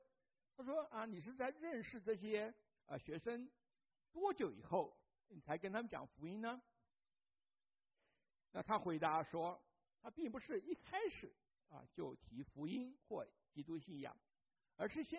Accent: Taiwan; 那记得我很小的时候，我那时候在台湾长大的

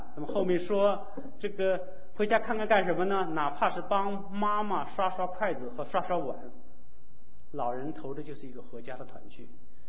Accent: China; 那我的家乡是在那个扬子江畔，一个非常漂亮的一个地方。

